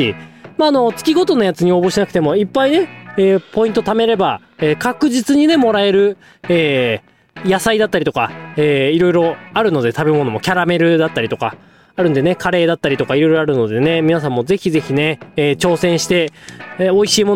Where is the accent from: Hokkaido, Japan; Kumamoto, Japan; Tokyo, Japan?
Hokkaido, Japan; もともと私、北海道出身で